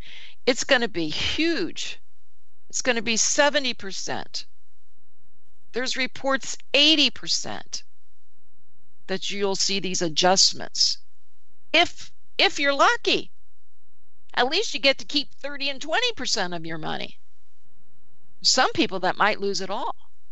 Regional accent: Hershey, Pennsylvania, United States; I was raised around Hershey, and it really isn't quite the same.

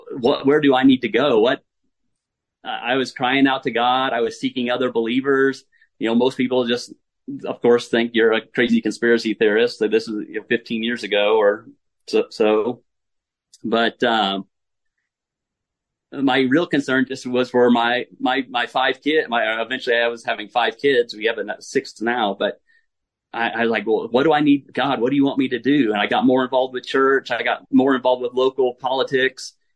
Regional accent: Texas, United States; You know, growing up in Texas, you just, it's almost like a religion to be, it's almost part of being a Christian is you're patriotic toward Texas and the United States.

